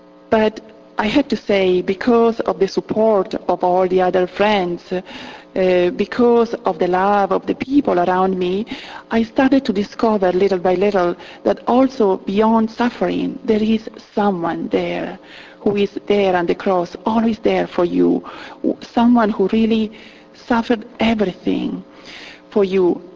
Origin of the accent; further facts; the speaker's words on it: Italy; English is a second language; I'm from Italy too, every immigrant brings with him or with her the tradition of their country, the language of her or his country